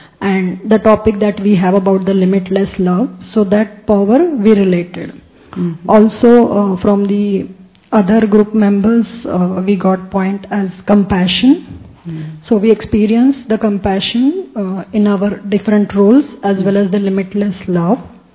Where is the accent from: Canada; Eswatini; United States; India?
India; Goa; So I'm from the state Goa, India.